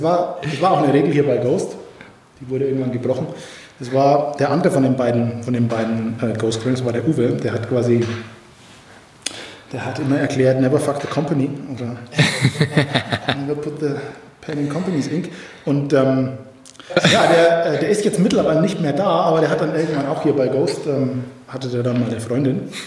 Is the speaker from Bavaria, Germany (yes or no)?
yes; Bavaria, Germany; Und also ich komme ja so aus der Ecke Fränkische Schweiz.